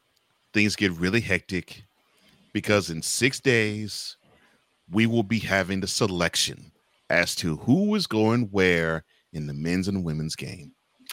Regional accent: Houston, Texas, United States; Well, I can't help that that Texas is my number one school, and I grew up in Houston. I can't help that.

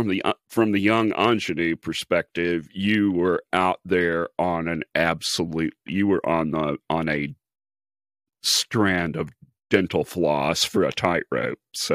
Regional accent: Longview, Texas, United States; I mean, I grew up in Longview, Texas. It was horrible for people of color.

